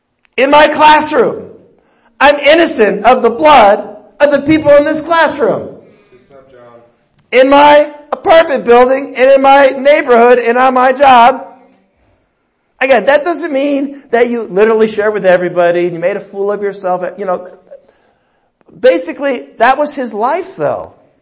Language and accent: English; San Diego, California, United States; now in Bakersfield, United States; You know, it's great moving from San Diego to Bakersfield. You know why? They say, where are you from? San Diego.